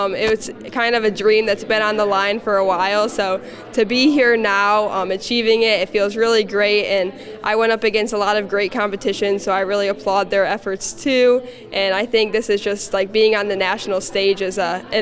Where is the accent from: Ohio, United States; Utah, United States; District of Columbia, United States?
Ohio, United States; I am the winner in Agriculture Sales Entrepreneurship, and I am from Genoa Penta FFA from Ohio.